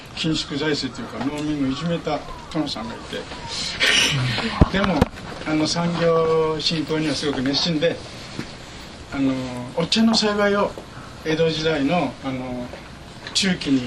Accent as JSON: {"language": "Japanese", "region": "Tottori", "country": "Japan", "tie": "born or raised there", "moved": "as an adult", "said": "僕はふるさとは鳥取県の生まれです。砂丘、鳥取砂丘。"}